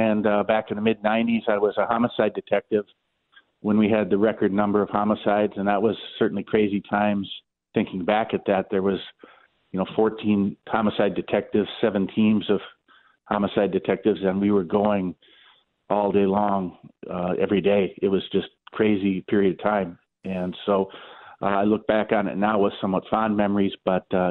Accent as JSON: {"language": "English", "town": "Minnetonka", "region": "Minnesota", "country": "United States", "tie": "born or raised there", "said": "So, my father was a dentist in Minnetonka. I grew up in the Minnetonka area"}